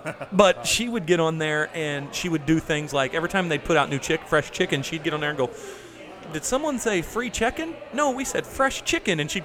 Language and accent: English; Missouri, United States; Trust me, I grew up in Southeast Missouri. I think they pronounce it Moscata down there.